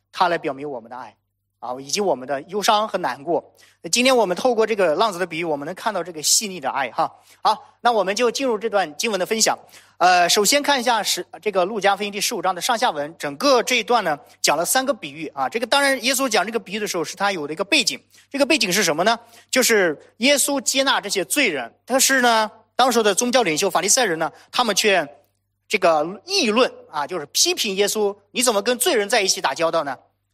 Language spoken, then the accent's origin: Chinese; China; 再加上我们中国人哈，咱们都是中国人，有这种三纲五常的这个思想